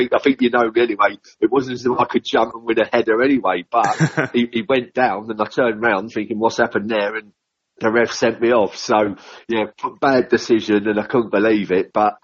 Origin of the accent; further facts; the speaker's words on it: England, United Kingdom; There were games I didn't half get some stick from the crowd because I was English, and it was great for me.